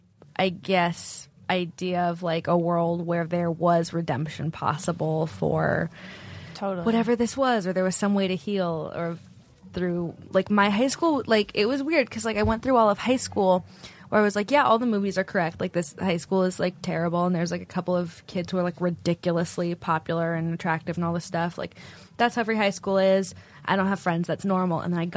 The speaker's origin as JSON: {"language": "English", "region": "California", "country": "United States", "tie": "born or raised there", "said": "I grew up in Silicon Valley."}